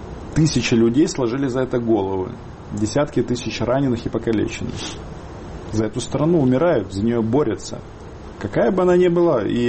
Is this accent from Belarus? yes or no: no; Ukraine; Ну, я украинец